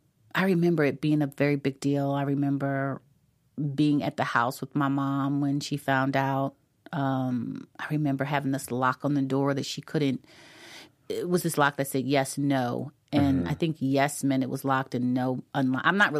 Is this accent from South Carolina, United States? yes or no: no; Philadelphia, Pennsylvania, United States; I'm from West Philadelphia. Went to West Catholic high school for girls, and then I graduated from Overbrook High School.